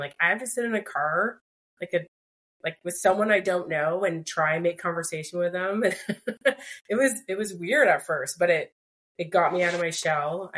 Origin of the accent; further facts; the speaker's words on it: London, Ontario, Canada; it was back in my hometown in London, Ontario.